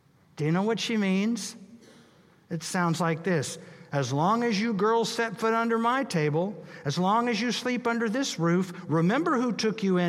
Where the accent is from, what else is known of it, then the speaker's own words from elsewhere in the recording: Wichita, Kansas, United States; When I was a boy growing up in Wichita, Kansas, I was a double PK, son of a preacher, son of a professor.